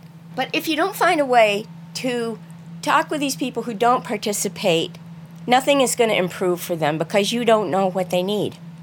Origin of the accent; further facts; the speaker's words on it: Peacham, Vermont, United States; where I've lived here 33 years. I grew up in Peacham. I want to stay here. I love where I live.